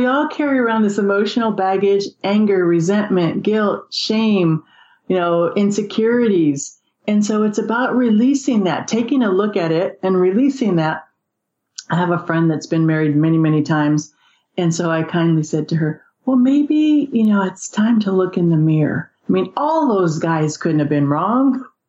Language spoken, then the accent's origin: English; the South, United States; You know, I come from South, I have a master's in counseling